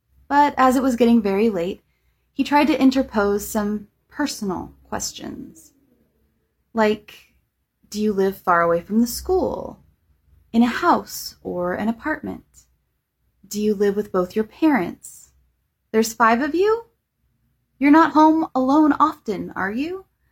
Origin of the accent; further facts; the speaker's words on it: France; English is a second language; Oh, and also, I'm from France, which can explain my English mistakes, if there are any.